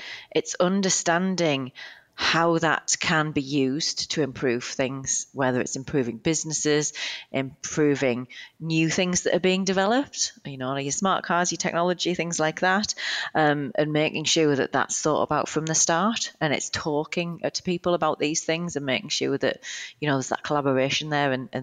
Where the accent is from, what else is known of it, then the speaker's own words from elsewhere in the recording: United Kingdom; moved away; you'll tell from my accent, I'm originally from the UK as well. So I moved over a few years ago now to set up Waterstones Pty.